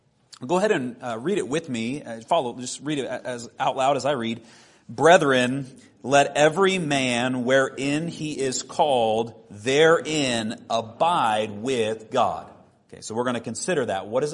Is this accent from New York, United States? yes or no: no; Kansas, United States; I grew up in Kansas where there's just no trees, okay?